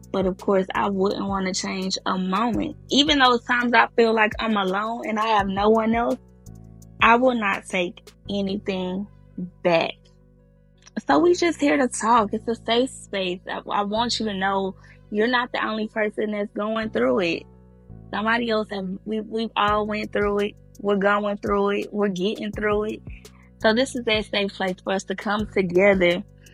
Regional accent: Atlanta, Georgia, United States; I grew up here in Atlanta, and becoming a mom has just changed my life in many ways

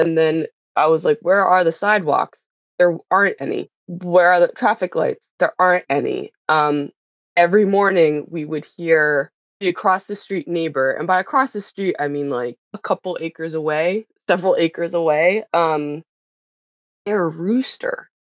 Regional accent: New Jersey, United States; now in Alexandria, United States; No, I grew up in New Jersey. With, as this goes on and I get a little bit more animated, you'll be able to hear probably the accent a little bit.

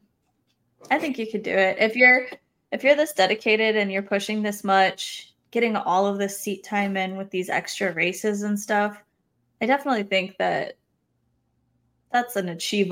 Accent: Arizona, United States; moved away; I'm from Arizona originally, but I didn't start riding until after I left.

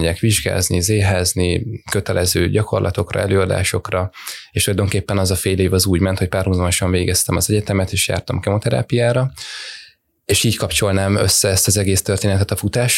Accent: Rákóczifalva, Jász-Nagykun-Szolnok, Hungary; Én Rákóczi falván egy Szolnok melletti kis faluban nőttem fel

